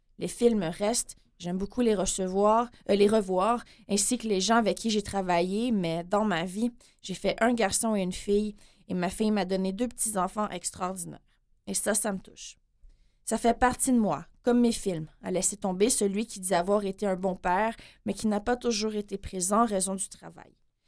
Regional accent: Rouyn-Noranda, Quebec, Canada; Pour le moment, c'est en rémission. Moi, je viens d'Abitibi.

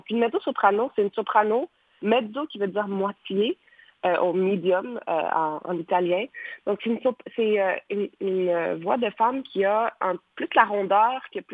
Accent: Quebec, Canada; moved away; ça fait 10 ans que je suis partie hein, du Québec et je viens juste de revenir depuis mars. Donc, je suis comme une étrangère dans ma propre ville.

